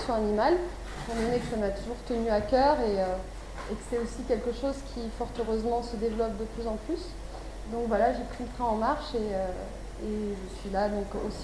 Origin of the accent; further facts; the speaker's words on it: France; now in Canada; même si je ne suis pas québécoise du tout. Je suis française